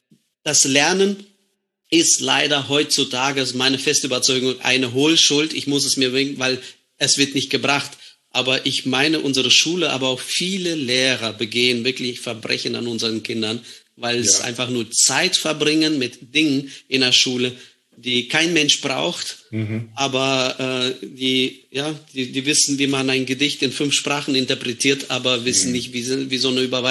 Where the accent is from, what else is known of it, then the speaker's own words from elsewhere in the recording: Germany; Mitschüler mich dann als Faschisten bezeichnet haben und so ein bisschen gezeigt haben, dass ich als Deutscher nicht willkommen bin.